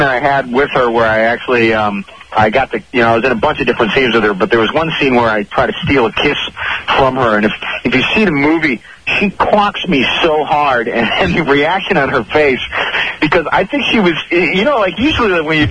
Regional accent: New Hampshire, United States; I grew up in New Hampshire, so I went to the University of New Hampshire

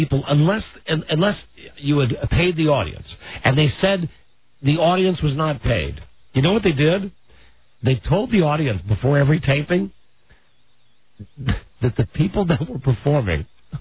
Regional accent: Indiana, United States; Why Miami is better than my home state of Indiana?

